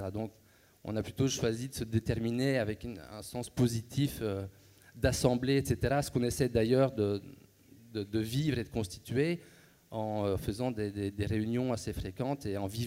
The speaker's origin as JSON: {"language": "French", "country": "Belgium", "moved": "yes", "lives_now": "France", "said": "Moi, je suis belge, hein, comme vous l'entendez de par mon accent, et je me suis installé avec ma compagne dans les Cévennes"}